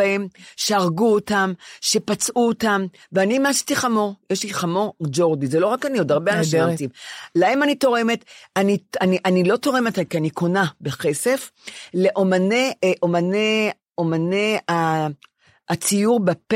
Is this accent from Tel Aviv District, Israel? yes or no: yes; Ramat Gan, Tel Aviv District, Israel; עכשיו הם גם, הם שלטים לרמת גן, אני רמת גנית.